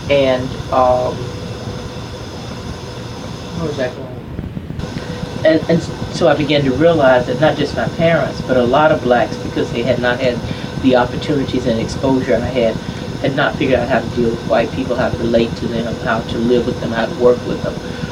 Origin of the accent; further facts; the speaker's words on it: Davidson, United States; because I grew up in Davidson and there weren't no foreigners